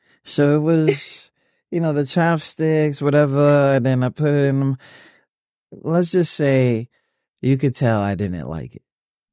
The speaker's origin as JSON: {"language": "English", "country": "Puerto Rico", "said": "Yeah, I'm Hispanic. I'm from Puerto Rico."}